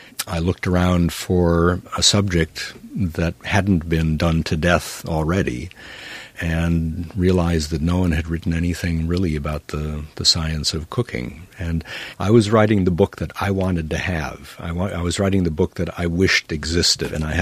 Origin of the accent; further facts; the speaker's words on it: Illinois, United States; different upbringing than my friends in Illinois near Chicago when I was growing up, because my mother had been born and raised in India.